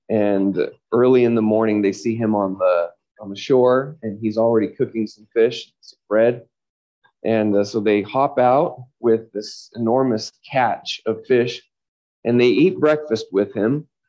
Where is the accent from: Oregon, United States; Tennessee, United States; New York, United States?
Oregon, United States; I grew up in Oregon in my high school and college years